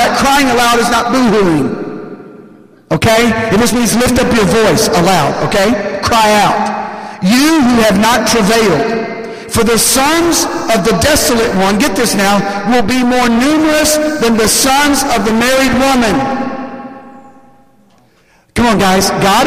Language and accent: English; the South, United States; I grew up in the Bible Belt, as some of you know